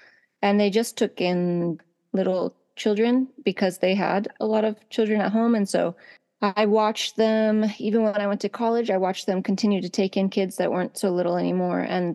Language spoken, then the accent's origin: English; Monroe, Washington, United States; I grew up in Monroe, Washington, just a little north of Seattle.